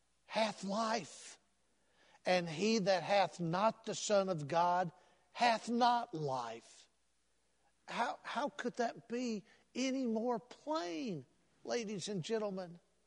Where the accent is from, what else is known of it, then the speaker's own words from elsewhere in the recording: Texas, United States; When I was a little boy growing up in West Texas, we went to lots of ball games, football on Friday night, and then we had a AAA ball club there in Odessa.